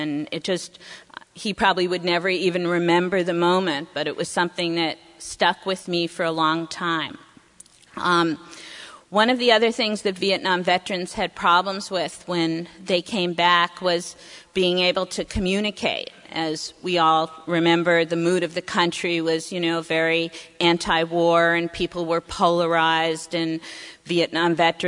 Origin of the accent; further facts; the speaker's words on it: Scarsdale, New York, United States; I grew up in Scarsdale, New York, which is in Westchester County, and it's sort of a somewhat affluent suburb